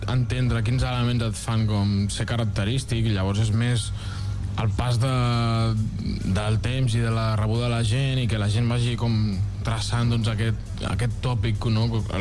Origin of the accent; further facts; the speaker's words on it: Valls, Catalonia, Spain; I hem fet una calçotada perquè, com som de Valls